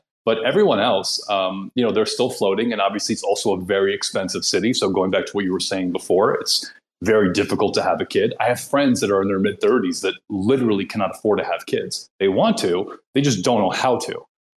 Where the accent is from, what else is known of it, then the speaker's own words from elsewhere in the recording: New York City, New York, United States; the majority of everyone we grew up with in New York City, like, does not have kids.